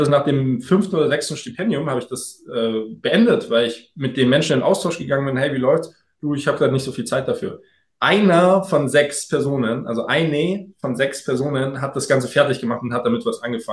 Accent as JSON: {"language": "German", "town": "Munich", "region": "Bavaria", "country": "Germany", "said": "ich bin Münchner"}